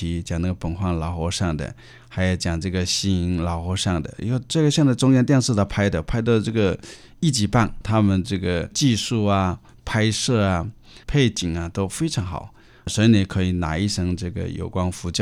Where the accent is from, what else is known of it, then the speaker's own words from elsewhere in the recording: China; now in Canada; 我说我们作为中国人，我们到了加拿大，我们不要忘本